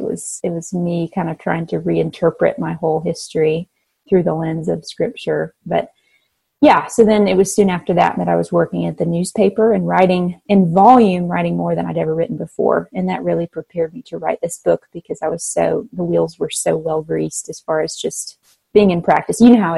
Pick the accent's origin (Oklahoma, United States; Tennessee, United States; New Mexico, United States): Tennessee, United States; Nashville; moved away as an adult; I grew up in Nashville, and I just was such a baby and felt so needy and hungry, I guess, that I just wanted to be somewhere where people knew me